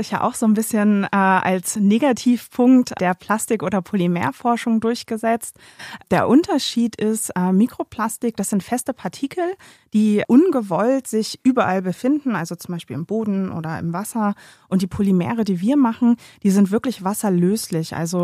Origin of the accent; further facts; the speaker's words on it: Delmenhorst, Lower Saxony, Germany; Ursprünglich komme ich ganz hoch aus dem Norden von hier aus gesehen. Ich komme aus Delmenhorst, das ist eine kleine Stadt in der Nähe von Bremen. Bin dort aufgewachsen und habe dann an der Uni in Oldenburg gleich um die Ecke studiert